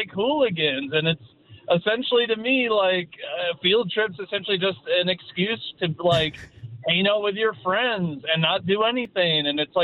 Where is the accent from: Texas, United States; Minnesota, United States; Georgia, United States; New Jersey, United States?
Minnesota, United States; So, I'm from Minnesota